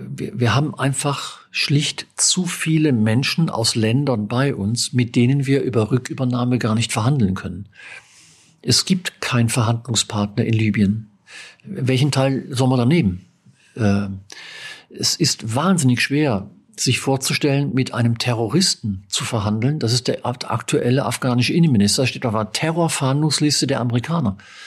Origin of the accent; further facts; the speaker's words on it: North Rhine-Westphalia, Germany; mein Heimatland sowieso